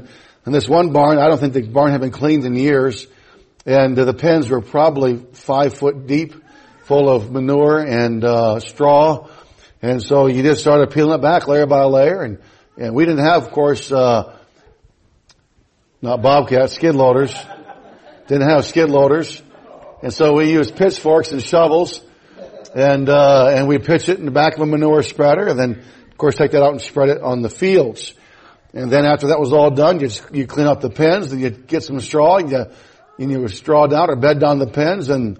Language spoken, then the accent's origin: English; Jessup, Iowa, United States; But anyway, I grew up here in Iowa. And I grew up in Jessup, Iowa, not too far from here.